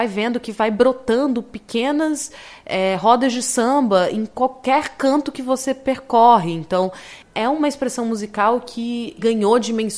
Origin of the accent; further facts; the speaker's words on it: Brasília, Federal District, Brazil; now in Rio de Janeiro, Brazil; Eu sou de Brasília, então quando eu vim pro Rio em 2013, faz 6 anos, eu não conhecia direito o carnaval. Assim, lá em Brasília não tem nada.